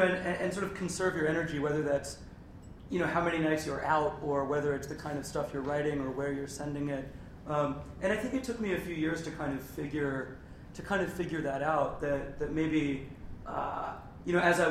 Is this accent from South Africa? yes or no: no; Florida, United States; I mean, I grew up in Florida, and you didn't see that many.